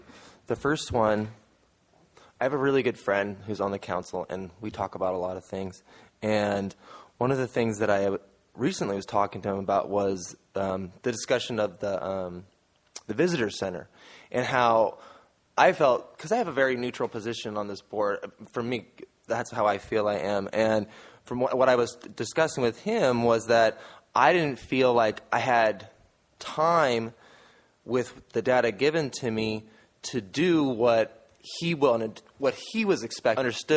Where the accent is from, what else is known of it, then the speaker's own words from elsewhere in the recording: Ireland; Which is part of why I love living here, to be honest. I'm Irish.